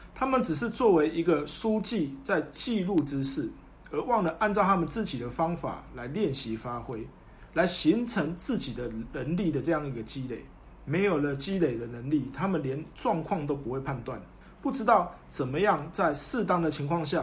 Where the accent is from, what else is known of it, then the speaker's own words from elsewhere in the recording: Taiwan; 这种情况在我们台湾人身上尤为明显，而且非常严重。